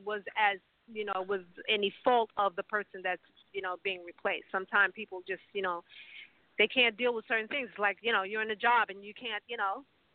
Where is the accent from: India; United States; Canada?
United States; Bronx, New York; No, I'm originally from the Bronx. But my family, a lot of my family are in Bridgeport, Hartford, Stamford, New Haven, you know, and they were there.